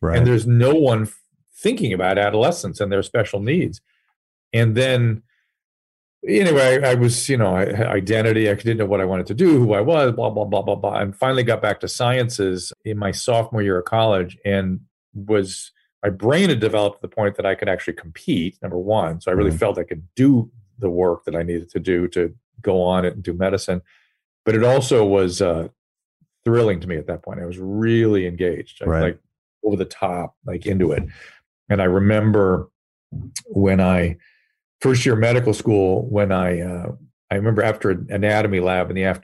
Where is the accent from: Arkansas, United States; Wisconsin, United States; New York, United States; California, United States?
California, United States; Pasadena; So I was raised in Pasadena.